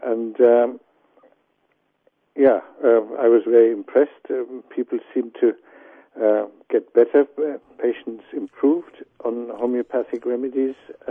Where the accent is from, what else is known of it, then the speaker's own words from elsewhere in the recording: Germany; accent: German; English is a second language; As a boy, I was treated homeopathically. I grew up in Germany, as you probably hear from my accent, and our family doctor was a homeopath.